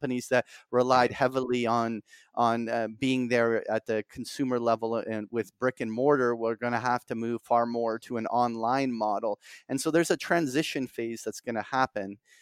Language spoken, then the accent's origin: English; Toronto, Ontario, Canada; now in Barbados; when I'm from Toronto, even though I'm in Barbados right now